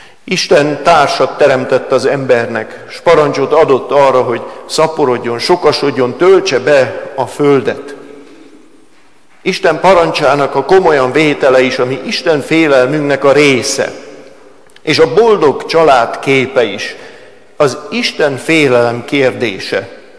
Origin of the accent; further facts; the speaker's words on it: Budapest, Hungary; Hát mi budapesti emberek vagyunk